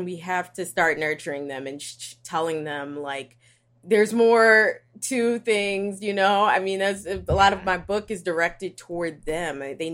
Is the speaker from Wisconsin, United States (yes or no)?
no; Philadelphia, Pennsylvania, United States; You know, I am from West Philly. Most people in West Philly will not have the chance to even enter rehab.